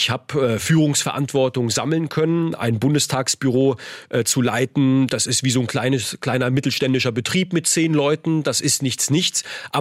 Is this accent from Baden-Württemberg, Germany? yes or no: yes; Heidelberg, Baden-Württemberg, Germany; bin viel gependelt zwischen dem Lebensort meiner Familie, meinem Wohnort, meiner Heimat Heidelberg und Berlin.